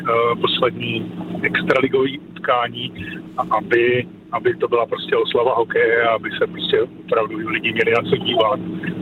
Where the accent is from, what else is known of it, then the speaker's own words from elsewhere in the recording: Pardubice, Pardubice Region, Czechia; Ale já jsem samozřejmě Pardubák, takže ač teda Pardubák, fanoušek Pardubic